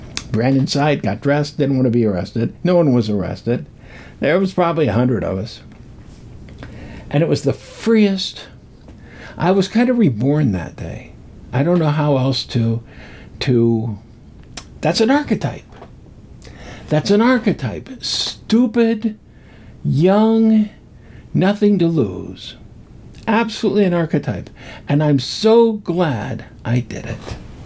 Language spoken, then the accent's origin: English; United States; I grew up in America. Been here over 70 years. I'm an old man.